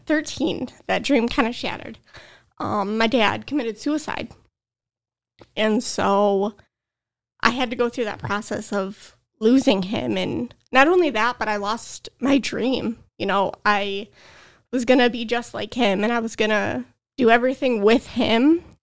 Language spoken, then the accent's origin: English; Detroit, Michigan, United States; So I grew up downstate in Metro Detroit.